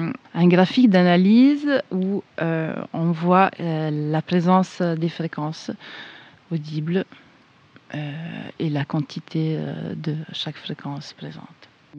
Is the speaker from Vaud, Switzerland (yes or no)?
no; Ticino, Switzerland; now in Geneva, Switzerland; j'habite à Genève, je viens du Tessin